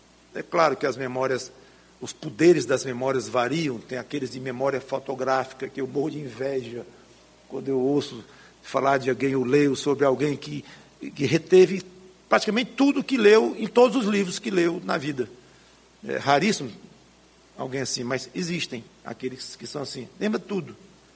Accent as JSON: {"language": "Portuguese", "region": "Piauí", "country": "Brazil", "said": "Uma vez eu fui para o Piauí, minha terra, lá com meu pai, minha mãe e meus 5 irmãos, todos pequenos"}